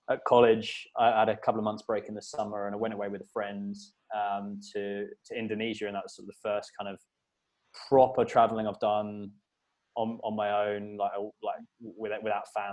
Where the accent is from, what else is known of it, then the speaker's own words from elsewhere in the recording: London, United Kingdom; also born or lived in Sydney, Australia; now in Portugal; I'm from London originally, and yeah. I was living over in Sydney for 7 years.